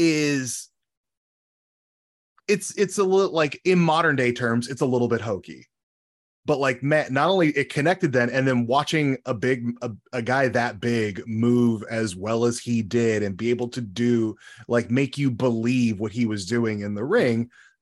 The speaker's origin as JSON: {"language": "English", "region": "California", "country": "United States", "tie": "born or raised there", "said": "I grew up in Central California, and we had WWF programming"}